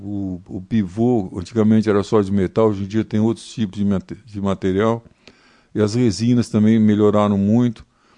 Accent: São Paulo, Brazil; eu sou de São Paulo, capital, e já trabalhei em vários lugares. São Paulo, trabalhei na Rondônia, Mato Grosso do Sul, onde tinha muitos gaúchos também, em Dourados, e depois em Minas também e no Paraná. E agora faz algum tempo que nós estamos aqui

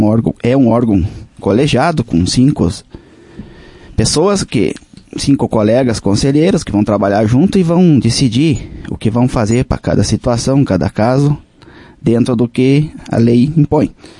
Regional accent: Lagoa Vermelha, Rio Grande do Sul, Brazil; Eu nasci em Lagoa Vermelha, me criei no interior. Até os 11 anos eu morava num sítio, com meus pais, meus familiares, meus avós. Vivi até os 11 anos no Rincão Comprido, que hoje esse distrito pertence ao Capão Bonito.

